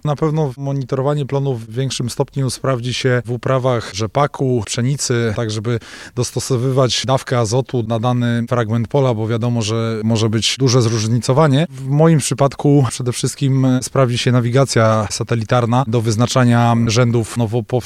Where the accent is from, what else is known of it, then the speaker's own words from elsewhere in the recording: Lublin Voivodeship, Poland; jestem rolnikiem z okolic Puław.